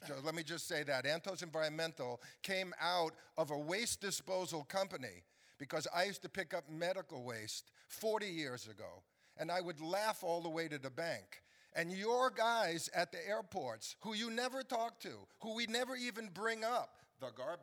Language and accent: English; New York, United States; I'm from New York, and I only have 3 minutes.